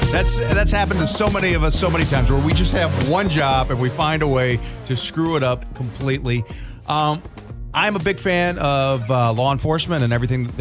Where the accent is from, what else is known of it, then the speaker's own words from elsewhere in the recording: St. Louis, Missouri, United States; So I grew up in Missouri and St. Louis. You know, we weren't rich.